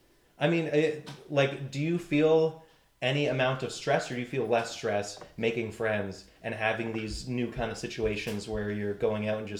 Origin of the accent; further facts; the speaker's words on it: Burlington, Ontario, Canada; I was born and raised in Burlington and I'm still there to this day.